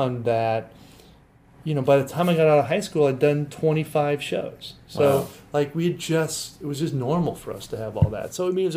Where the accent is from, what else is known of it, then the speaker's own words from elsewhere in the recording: Santa Barbara, California, United States; I grew up in Santa Barbara.